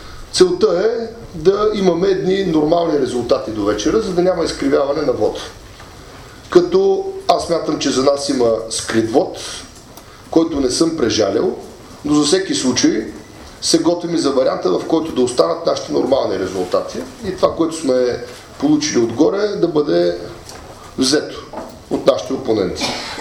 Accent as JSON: {"language": "Bulgarian", "town": "Plovdiv", "region": "Plovdiv Province", "country": "Bulgaria", "tie": "born or raised there", "said": "Аз съм израснал в центъра на Пловдив"}